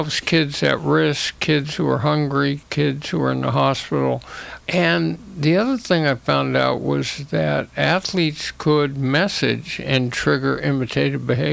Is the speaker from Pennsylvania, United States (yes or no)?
no; Los Angeles, California, United States; So I grew up in Los Angeles, and after a year at UCLA, went to UC Berkeley in the tumultuous 60s.